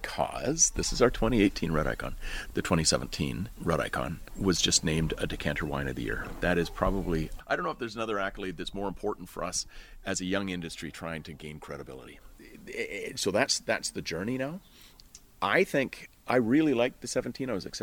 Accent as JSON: {"language": "English", "region": "Ontario", "country": "Canada", "said": "I'm fifth generation Canadian and we're from Ontario."}